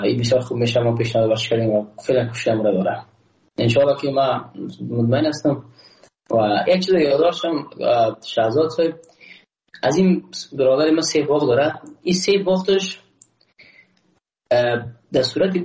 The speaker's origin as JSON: {"language": "Persian", "country": "Afghanistan", "said": "ما یک افغان هستم"}